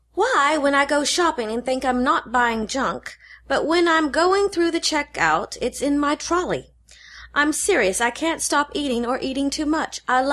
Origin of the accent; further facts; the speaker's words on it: Texas, United States; But this one, hey, I'm from Texas.